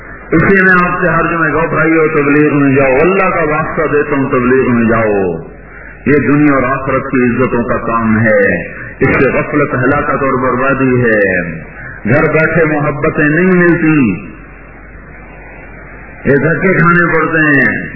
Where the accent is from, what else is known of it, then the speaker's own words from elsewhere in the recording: Pakistan; میں پاکستان سے ہوں, یہ میرا نام ہے, میں یہاں حج کے لیے آیا ہوں.